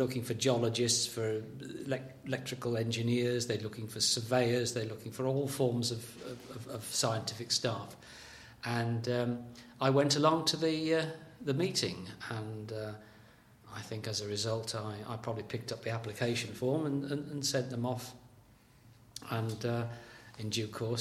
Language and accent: English; Wolverhampton, West Midlands, United Kingdom; born there; I was born in Wolverhampton on the 30th of May 1943.